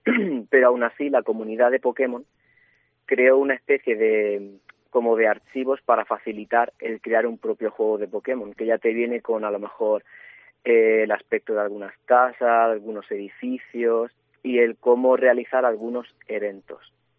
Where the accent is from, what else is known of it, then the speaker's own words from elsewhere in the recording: Bullas, Region of Murcia, Spain; Básicamente porque Bullas es mi pueblo natal, por eso se empieza en ese mismo pueblo.